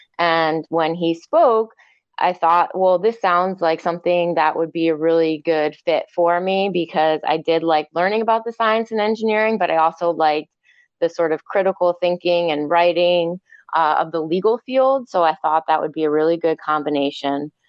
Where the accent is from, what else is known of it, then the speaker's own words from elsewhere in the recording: New York, United States; I went to school in Philadelphia. I grew up in New York.